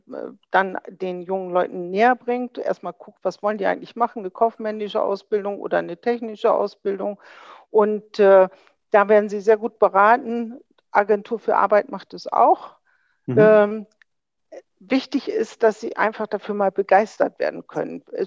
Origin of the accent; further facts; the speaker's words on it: Bremen, Germany; Das sage ich ganz überzeugt als Bremerin.